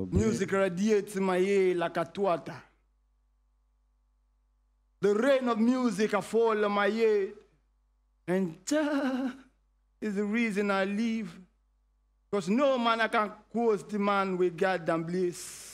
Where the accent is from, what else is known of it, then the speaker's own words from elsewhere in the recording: Pretoria, Gauteng, South Africa; I roll from South Africa. All the way, Pretoria, love. Mama Africa, Pretoria, love.